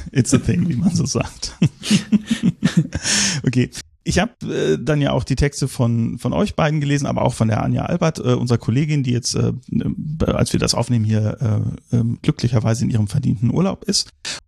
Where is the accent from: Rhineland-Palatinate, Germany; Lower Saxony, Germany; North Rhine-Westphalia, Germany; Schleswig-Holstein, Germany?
North Rhine-Westphalia, Germany; Ich komme aus dem Sauerland.